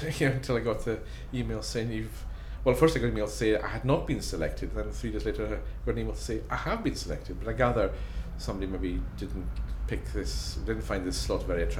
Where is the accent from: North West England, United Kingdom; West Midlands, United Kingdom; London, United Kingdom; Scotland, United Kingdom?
Scotland, United Kingdom; Melrose; I'm 52 and I come from Melrose in the Scottish Borders.